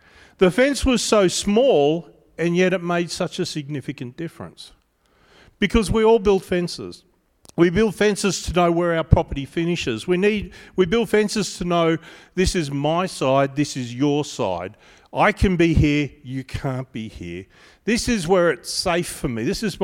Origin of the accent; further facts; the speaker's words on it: Brisbane, Queensland, Australia; As some people know, I grew up in Brisbane, in suburbia in Stafford.